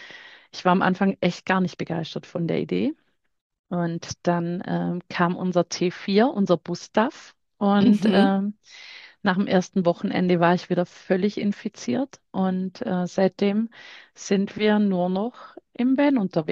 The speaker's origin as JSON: {"language": "German", "region": "Baden-Württemberg", "country": "Germany", "said": "Ja, wir kommen, wie man vielleicht hört, ich sage ja immer, man hört es nicht, kommen wir so aus der Schwabenecke. Also wir sind zwischen Bodensee und Schwarzwald, sind wir zu Hause"}